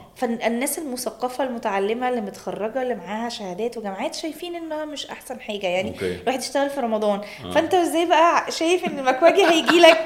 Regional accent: Egypt; يعني الاكل محور حياتنا كمصريين، ليه جزء كبير من حياتنا

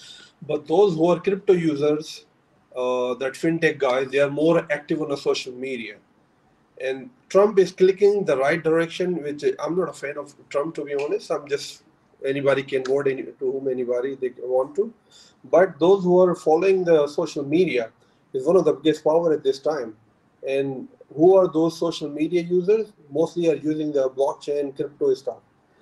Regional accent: Pakistan; now in United Arab Emirates; I'm originally from Pakistan, but based in UAE almost 17 years.

